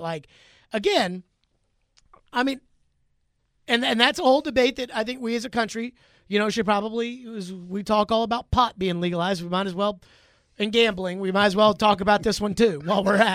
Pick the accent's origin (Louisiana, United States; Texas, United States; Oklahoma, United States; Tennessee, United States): Tennessee, United States; Okay. I grew up in Tennessee.